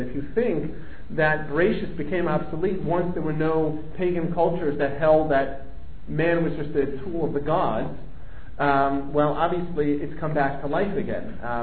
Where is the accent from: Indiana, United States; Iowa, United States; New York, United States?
Indiana, United States; Muncie; You know, I grew up in Muncie, so I might not know that.